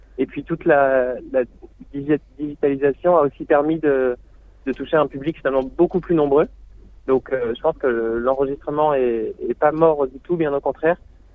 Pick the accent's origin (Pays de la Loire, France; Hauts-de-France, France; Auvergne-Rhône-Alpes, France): Pays de la Loire, France; Angers; moi j'ai grandi à Angers dans l'ouest de la France